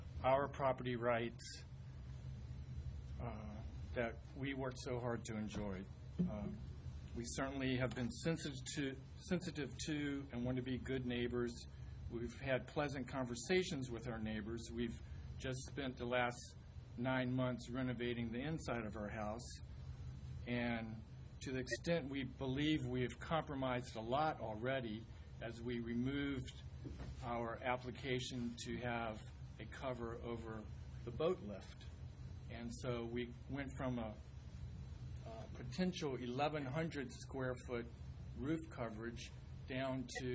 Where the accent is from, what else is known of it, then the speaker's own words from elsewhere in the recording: Virginia, United States; When I was growing up in Virginia, my dad was a college professor at Longwood College, taught biology and marine biology, and worked closely with VIMS during his career.